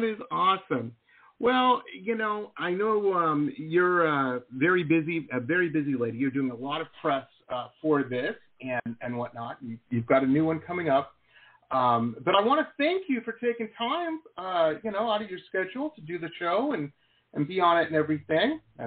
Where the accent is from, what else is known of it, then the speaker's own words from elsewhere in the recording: Detroit, Michigan, United States; And they're from my hometown of Detroit, Michigan.